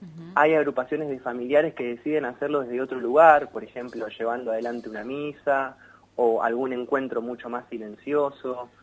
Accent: Berazategui, Buenos Aires Province, Argentina; yo soy de Berazategui puntualmente, varios ahí del conurbano en zona

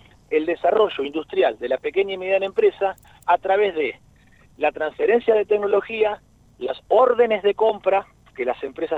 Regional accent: Argentina; soy un argentino que se gana el pan en la metalurgia

